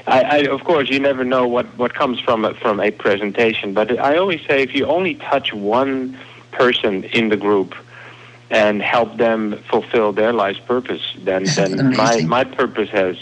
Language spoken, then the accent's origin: English; Netherlands; English is a second language; moved away as an adult; now in United States; left my home country, the Netherlands, same as your home country, for America. And so when I was 30, I started on a whole new path.